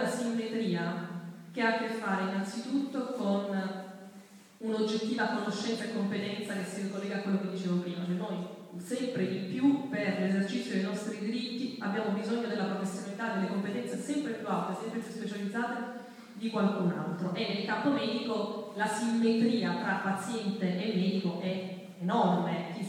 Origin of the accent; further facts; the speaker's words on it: Sicily, Italy; Io ho problemi, sono siciliano, a volte il mio medico in Sicilia mi fa delle prescrizioni, non riesco a fare le cose